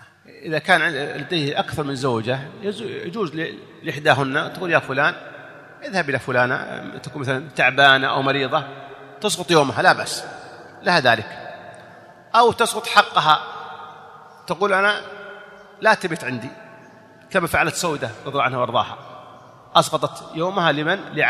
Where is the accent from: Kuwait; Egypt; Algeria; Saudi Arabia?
Saudi Arabia; توفي عندنا في السعودية